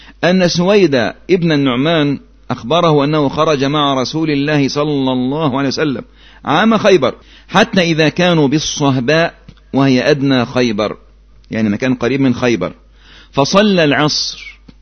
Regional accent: Yemen; كان عندنا في اليمن

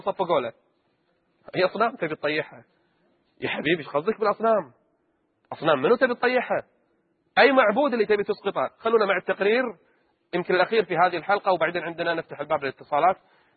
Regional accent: Kuwait; يؤيدون منع الاختلاط في كل مراحل التعليم عندنا في الكويت

